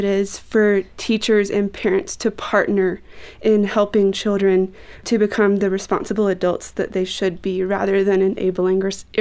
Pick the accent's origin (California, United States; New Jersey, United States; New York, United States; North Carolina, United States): North Carolina, United States; I'm from North Carolina.